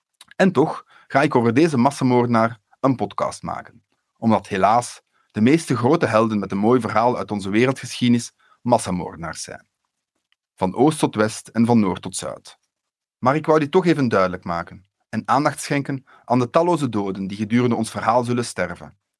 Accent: Flemish Brabant, Belgium; ik ben een Belg, een Vlaming, een Vlaams-Brabander.

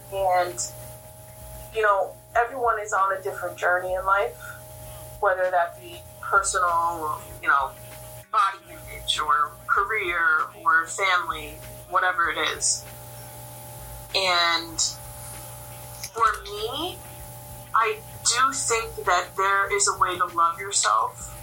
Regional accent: New York, United States; And we're like, no, we're from New York.

